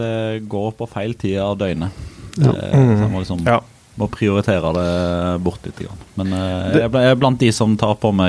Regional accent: Odda, Vestland, Norway; I Odda, der jeg kommer fra. Det er lite hockey.

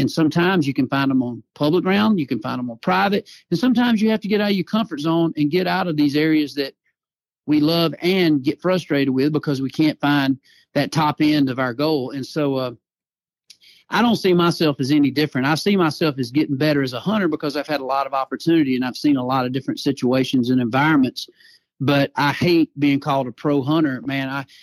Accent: the South, United States; And, you know, growing up in the South, it's funny

